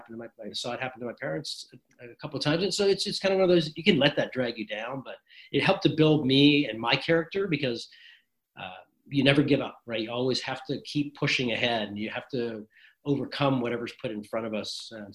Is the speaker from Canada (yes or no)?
yes; Calgary, Alberta, Canada; also born or lived in Manchester, England / Montreal, Canada; A British kid with a funny accent, and you're brown, and you know, lived in Montreal for a few years, and then moved to Calgary for where I grew up